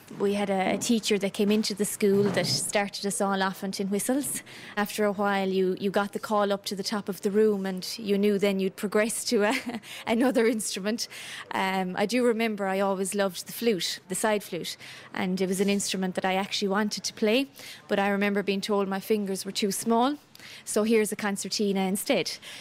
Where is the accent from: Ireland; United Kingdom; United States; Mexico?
Ireland; Munster; I come from West Limerick, an area steeped in Irish traditional music.